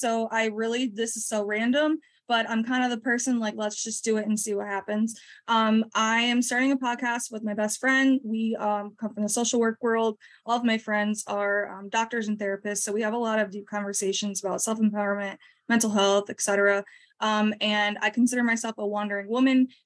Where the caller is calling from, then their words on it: Michigan, United States; Also, I'm calling from Michigan.